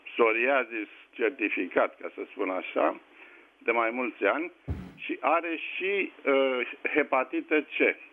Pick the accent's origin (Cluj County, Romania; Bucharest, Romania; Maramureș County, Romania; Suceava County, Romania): Bucharest, Romania; Sunt din București și aș vrea să vă expun o situație.